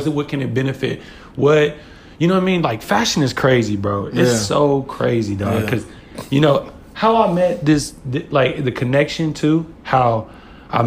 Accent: Oklahoma, United States; now in Atlanta, United States; When I came from, swear to God, when I came from Oklahoma, like, I was a big fish in a small pond.

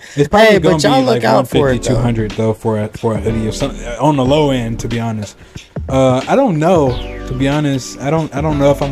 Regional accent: the South, United States; I'm basically from the South.

